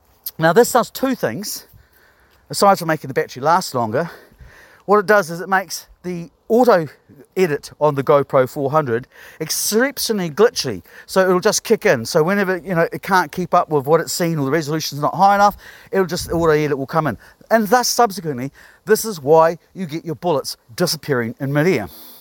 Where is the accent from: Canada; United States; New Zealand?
New Zealand; Christchurch, Canterbury; I'm from Christchurch. I know my city. I know some of these people, and have known them for years.